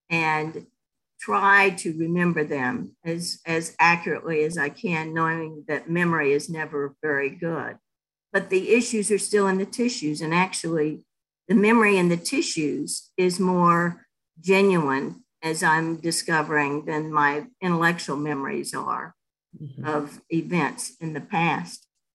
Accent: Texas, United States; brought me huge shame as a child growing up in Texas, where if you didn't look like everybody else and you weren't a Christian, you were a no-no.

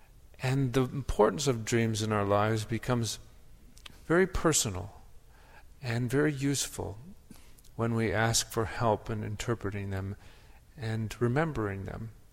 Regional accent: Wisconsin, United States; like where I grew up in Wisconsin, the light gets stretched.

